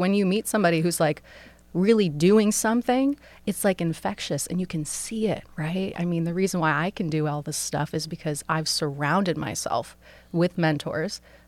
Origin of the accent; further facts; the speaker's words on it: Massachusetts, United States; born there; So I was born around the Boston area.